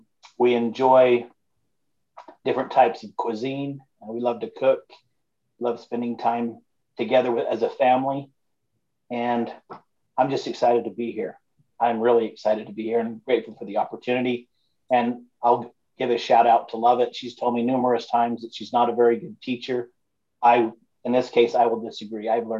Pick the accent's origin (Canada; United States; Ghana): United States; Utah; I grew up in Eastern Utah on a small little ranch.